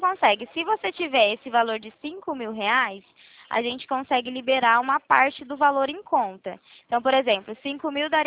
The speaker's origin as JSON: {"language": "Portuguese", "region": "São Paulo", "country": "Brazil", "said": "Não, sou de São Paulo."}